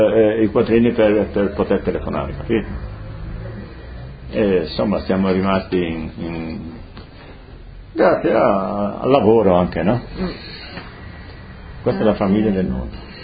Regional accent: Friuli-Venezia Giulia, Italy; now in Brazil; io non sono brasiliano, sono rimasto italiano. Per me è Friulano.

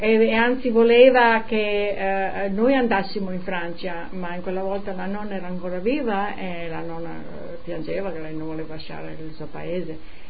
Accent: Frisanco, Friuli-Venezia Giulia, Italy; moved away; Vengo da Frisanco e sono partita, sono figlia unica, è stato duro lasciare i genitori

